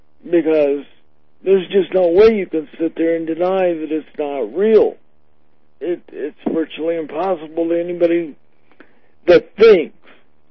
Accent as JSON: {"language": "English", "region": "Florida", "country": "United States", "tie": "born or raised there", "said": "I grew up in Florida"}